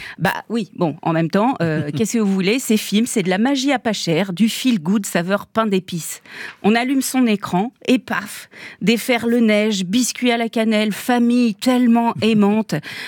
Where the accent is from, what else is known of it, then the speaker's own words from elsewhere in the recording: United Kingdom; accent: English; je sais, je prends des risques, et pas que à cause de mon accent anglais.